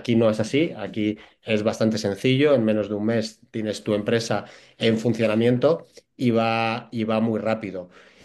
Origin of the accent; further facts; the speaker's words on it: Bilbao, Basque Country, Spain; also born or lived in Madrid / Ginebra / Curazao; now in Zürich, Switzerland; Yo soy de Bilbao, viví 4 años en Madrid, luego vine a Ginebra, después nos fuimos a Curazao y por último volvimos a Zúrich